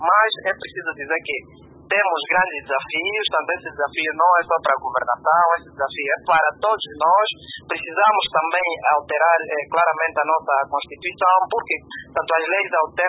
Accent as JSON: {"language": "Portuguese", "country": "Angola", "said": "Isso é que nós não devemos aceitar enquanto angolano"}